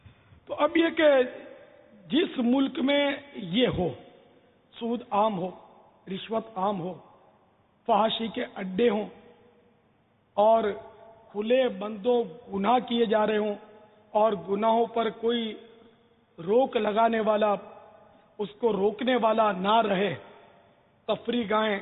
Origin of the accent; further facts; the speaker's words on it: Karachi, Sindh, Pakistan; born there; میری تو پیدائش پاکستان میں ہوئی ہے. باب المدینہ میں پیدا ہوا ہوں. پاکستان بننے کے بعد سن 50 میں یا 51 میں اس طرح کچھ ہے میری پیدائش باب المدینہ.